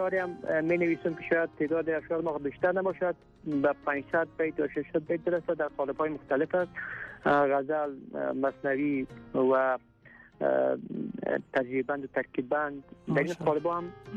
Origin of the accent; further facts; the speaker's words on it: Nijrab, Kapisa, Afghanistan; also born or lived in Kabul; در سال 1344 در اولسوالی نجاب ولایت کاپیسا متولد شدم. دوره ابتدای مکتب در خود اولسوالی نجاب به اتمام رسانیدم و بعدا دوره لیسه را در لیسه حدیبیه شهر کابل تمام کردم.